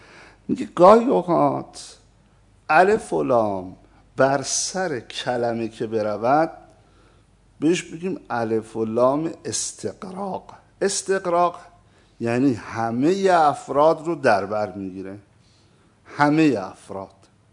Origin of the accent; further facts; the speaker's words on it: Iran; حالا ما همه ایرانی هستیم